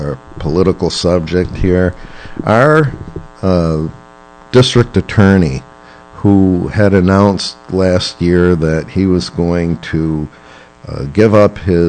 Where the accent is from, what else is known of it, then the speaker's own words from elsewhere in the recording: Gloversville, New York, United States; I grew up in Gloversville, and we had two beautiful amusement parks, one in Kroger Lake and one in Pine Lake.